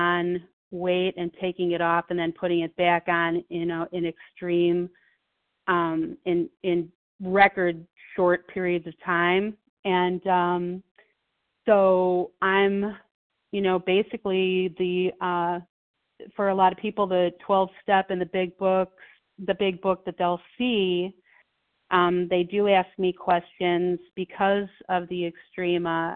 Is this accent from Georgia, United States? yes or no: no; Ohio, United States; I am from Ohio.